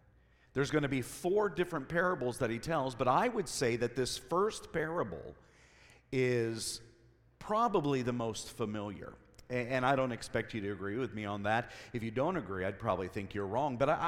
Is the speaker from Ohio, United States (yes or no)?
yes; Cincinnati, Ohio, United States; now I'm not a farmer. I'm a city boy. I grew up in Cincinnati, Ohio, even though a lot of Ohio believes that Cincinnati is in Kentucky.